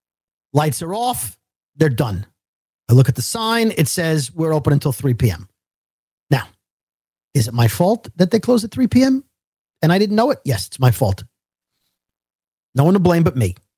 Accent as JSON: {"language": "English", "town": "Brooklyn", "region": "New York", "country": "United States", "said": "I'm a kid from Bensonhurst, Brooklyn, who made it in radio."}